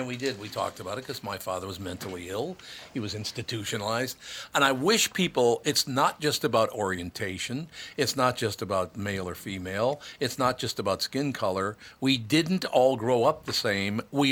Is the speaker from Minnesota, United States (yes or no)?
yes; Minneapolis, Minnesota, United States; I grew up around Jews in North Minneapolis.